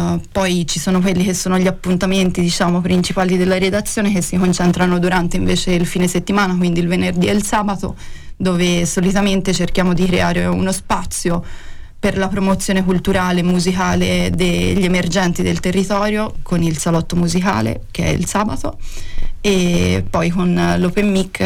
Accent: Signa, Tuscany, Italy; io arrivo a Empoli perché sono di Signa, quindi appartengo più a un territorio che è quello della Fiana Fiorentina. Ho fatto però le scuole a Empoli

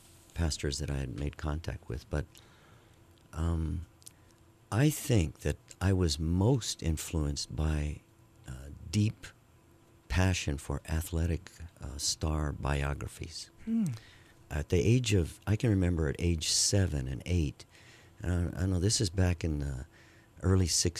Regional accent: Hawaii, United States; also born or lived in Denver, United States; left Hawaii when she was pregnant for me. Came back to Hawaii when I was just about 11, 12. But from the age of birth in Colorado, Denver, Colorado, to that date

